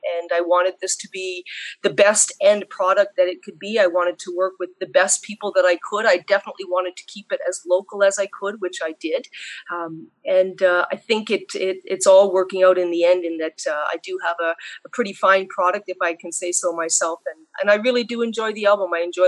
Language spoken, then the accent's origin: English; Sudbury, Ontario, Canada; also born or lived in Ottawa; So yeah, Sudbury was my hometown, but I made it to Ottawa